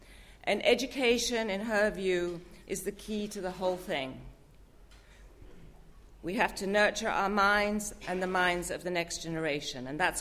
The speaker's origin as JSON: {"language": "English", "region": "New York", "country": "United States", "said": "I was the woman from New York in the funny clothes who kept insisting that fashion mattered."}